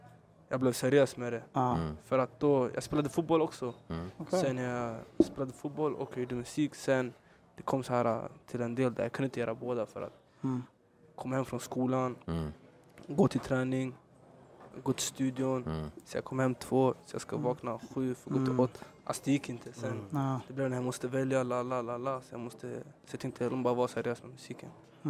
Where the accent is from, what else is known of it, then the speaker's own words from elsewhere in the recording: Stockholm, Stockholm County, Sweden; Hagsätra och Rosved.